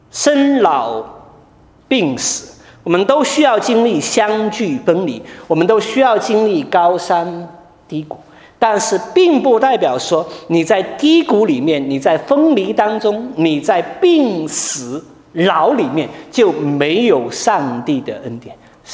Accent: Wenzhou, Zhejiang, China; 在温州，在我的家乡

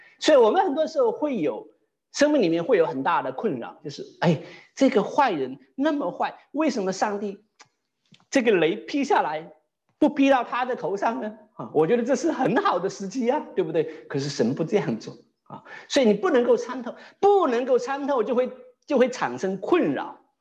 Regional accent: Wenzhou, Zhejiang, China; 你要知道哈，我老家呢，其实以前在中国很有名，什么出名呢？这个造坟出名，造坟墓出名啊。那温州人很喜欢造坟的啊，

